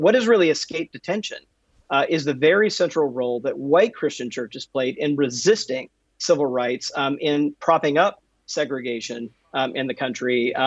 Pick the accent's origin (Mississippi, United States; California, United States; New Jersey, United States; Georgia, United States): Mississippi, United States; Jackson; I grew up Southern Baptist in Jackson, Mississippi.